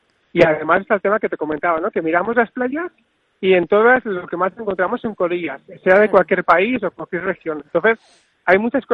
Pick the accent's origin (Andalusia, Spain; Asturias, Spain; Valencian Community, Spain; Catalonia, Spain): Catalonia, Spain; yo soy del sur de Tarragona